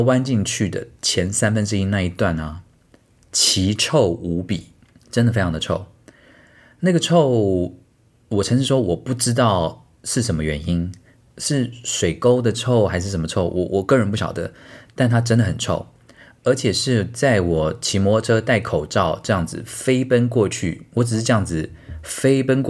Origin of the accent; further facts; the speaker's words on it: Taiwan; 你看我也是台湾人性格啊